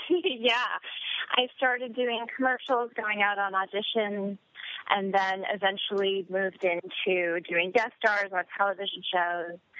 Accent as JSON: {"language": "English", "region": "Ontario", "country": "Canada", "tie": "born or raised there", "said": "I am Canadian. I lived outside of Toronto."}